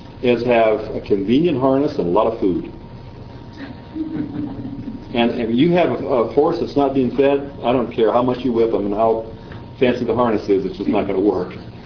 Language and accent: English; United States; I saw Christianity as basically a boring something I was stuck with. being American.